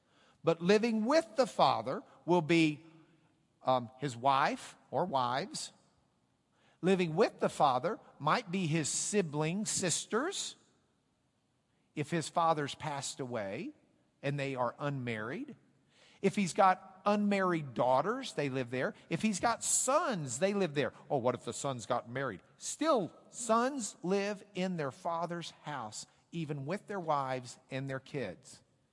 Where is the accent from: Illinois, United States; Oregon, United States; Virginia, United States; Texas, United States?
Texas, United States; Lubbock; My father's house is not the house where I grew up in Lubbock, Texas.